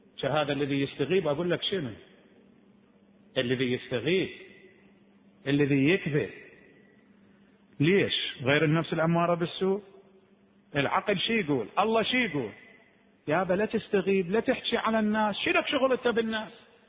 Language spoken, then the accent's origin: Arabic; Najaf, Najaf Governorate, Iraq; كان أكو عندنا في النجف الأشرف في ذلك الزمان القديم